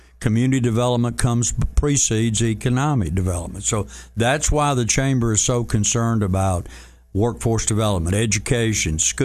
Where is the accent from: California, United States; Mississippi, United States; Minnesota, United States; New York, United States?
Mississippi, United States; Meridian; But very briefly, I grew up in Meridian, Mississippi, oldest of five